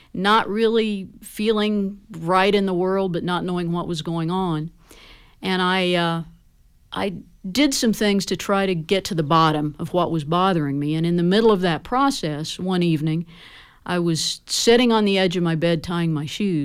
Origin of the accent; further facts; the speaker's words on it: Indiana, United States; Yeah, I'm from Greene County, actually, okay. Just west of here. And that's where I was growing up.